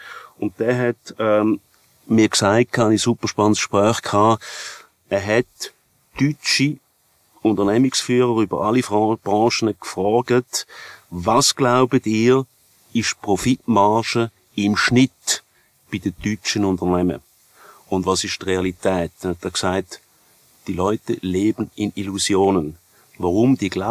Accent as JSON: {"language": "German", "country": "Switzerland"}